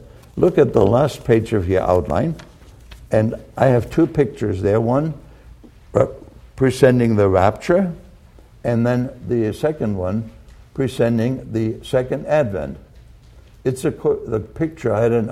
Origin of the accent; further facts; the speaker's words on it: Springfield, Massachusetts, United States; We grew up together in Springfield, Massachusetts, when I came to the United States.